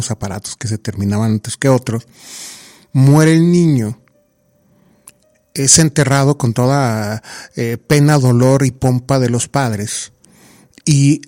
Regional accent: Durango, Mexico; los que somos de aquí de Durango

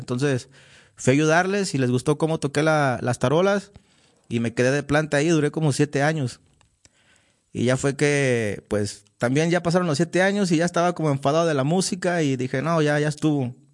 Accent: Durango, Mexico; Pues estoy bien contento de estar aquí en Durango, bien contento de presentarme pues aquí en mi tierra

